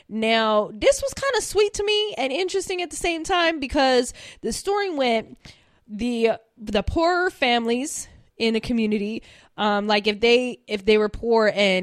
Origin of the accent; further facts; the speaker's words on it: Utah, United States; because I'm from Utah